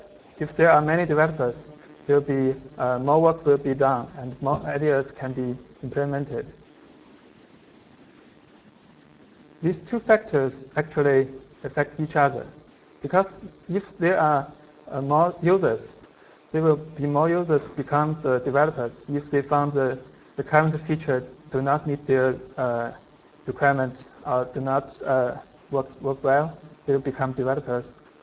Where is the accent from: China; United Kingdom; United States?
China; Beijing; I'm from Beijing, China.